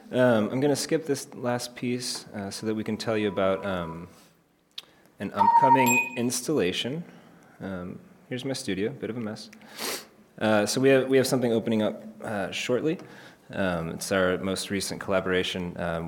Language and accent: English; Detroit, Michigan, United States; I grew up in Detroit, Michigan, and I had a lot of cops in the family